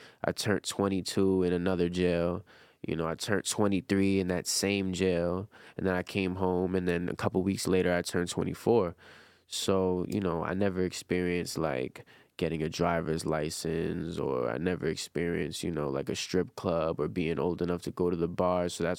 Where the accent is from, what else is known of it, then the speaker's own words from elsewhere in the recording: Brooklyn, New York, United States; God rest the dead, not to disrespect him, but, like, I'm from Brooklyn.